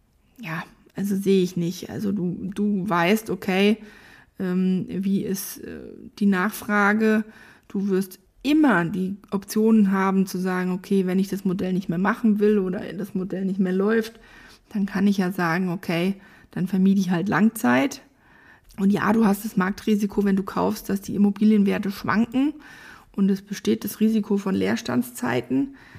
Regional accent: Frankfurt, Hesse, Germany; meine Heimat, Standort Frankfurt

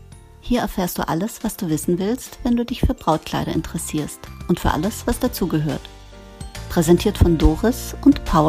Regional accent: Baden-Württemberg, Germany; Ja, ich bin Schwabe, schlägt auch durch.

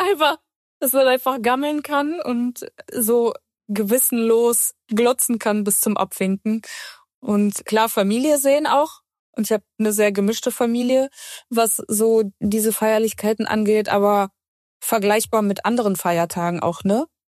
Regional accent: Kazakhstan; ich komme aus Kasachstan, das ist ja erstmal ein muslimisches Land, ne, wo aber auch sehr viele Christen sind, die aber orthodox sind.

